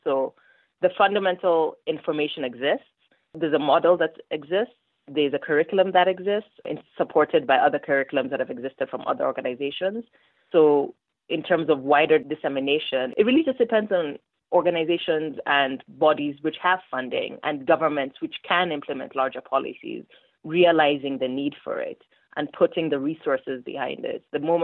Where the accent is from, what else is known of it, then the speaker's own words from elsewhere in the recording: Kenya; I grew up here in Kenya.